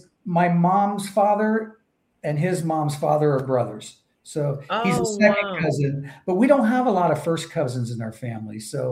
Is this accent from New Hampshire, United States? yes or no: no; Florida, United States; Nelson was a cousin who grew up in Pennsylvania. I grew up in Florida.